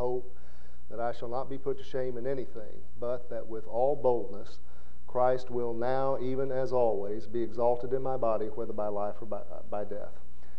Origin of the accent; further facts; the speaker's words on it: Blytheville, Arkansas, United States; She's from Oklahoma, and I grew up in Blytheville, Arkansas.